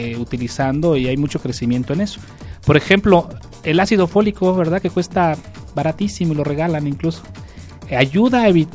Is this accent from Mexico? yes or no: yes; Mexico; pues muy orgulloso como mexicano el saber que un grupo de colegas lo hicieron